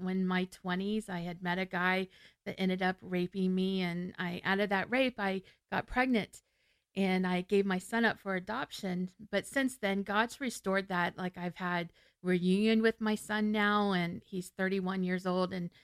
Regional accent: Florida, United States; I grew up here in Central Florida. Like, my mom and all of her brothers were born in Kissimmee.

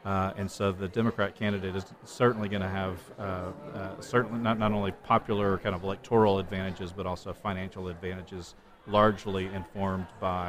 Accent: Texas, United States; born there; I was born in Texas.

